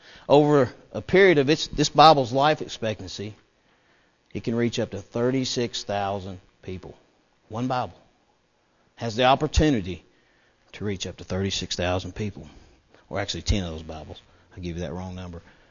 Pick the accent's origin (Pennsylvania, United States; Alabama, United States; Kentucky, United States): Kentucky, United States; Campbellsville; and I am from Campbellsville, and I'm a layperson.